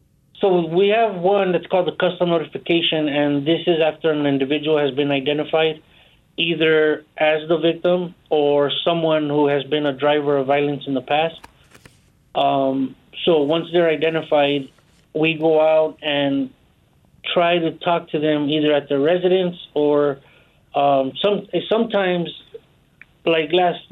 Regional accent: Los Angeles, California, United States; I grew up in Los Angeles, and I was a gang member for most of my life, from 12 to 33 years old.

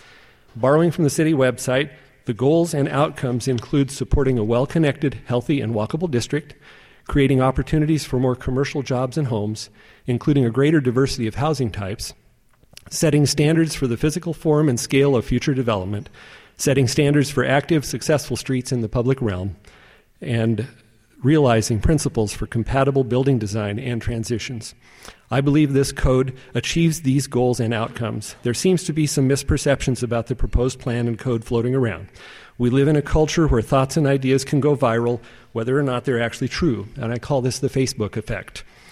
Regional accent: Eugene, Oregon, United States; I grew up in Eugene, as John mentioned. I moved here when I was 7 years old.

